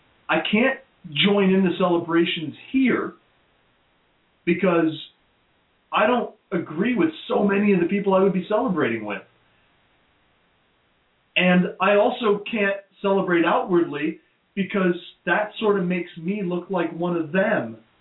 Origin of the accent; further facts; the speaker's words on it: the South, United States; when I tell people I grew up in the South, and then I have to say, but it was a good part of the South, you know, like an open-minded neighborhood.